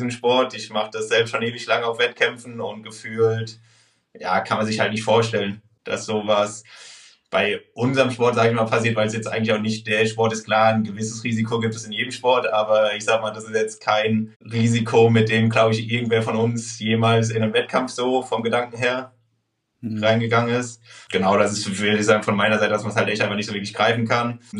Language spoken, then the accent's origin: German; Mainz, Rhineland-Palatinate, Germany; also born or lived in Cologne; halt Master in Maastricht und davor habe ich aber 8 Jahre in Köln gelebt. Aber ich komme halt ursprünglich aus Mainz und jetzt quasi wieder so in die Heimat zurückgekehrt.